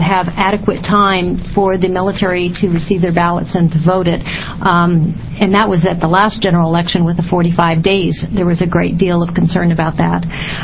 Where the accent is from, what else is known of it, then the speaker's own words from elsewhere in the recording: Oregon, United States; I'm representing the Association of County Clerks. I'm from Lane County.